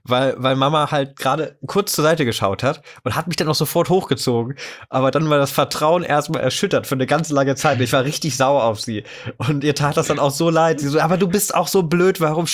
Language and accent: German; Lower Saxony, Germany; ich bin in der Nähe von Wolfsburg aufgewachsen